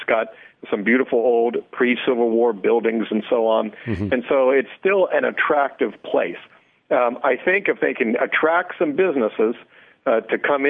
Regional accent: Lancaster, Michigan, United States; really is going right through the middle of a town I know well. It's my hometown.

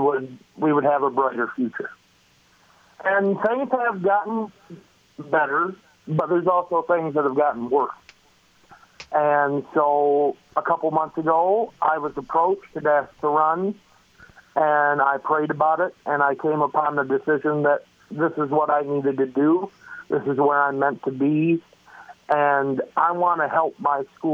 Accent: Eagle, Idaho, United States; I was raised in the Eagle area. I mean, my grandparents live out in Eagle, and we do own a family farm. So I was definitely raised the country lifestyle.

